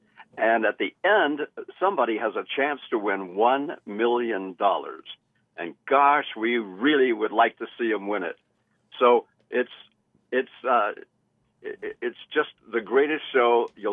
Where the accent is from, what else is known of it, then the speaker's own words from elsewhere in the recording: Bellflower, California, United States; also born or lived in Flint; And we didn't go to Pasadena; we went to a little town called Bellflower. I was born in Flint, but I had my second birthday out here in California. I'm a Californian.